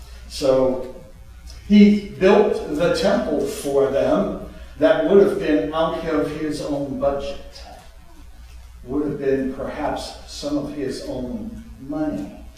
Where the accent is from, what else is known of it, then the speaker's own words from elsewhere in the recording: Ohio, United States; But that's where I currently live. I'm from Ohio, so I have two strikes against me, probably.